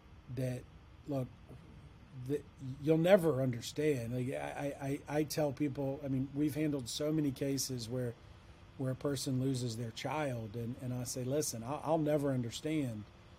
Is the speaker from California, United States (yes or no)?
no; Monroeville, Alabama, United States; also born or lived in Mobile, United States; I mean, I grew up in Mobile in Monroeville, Alabama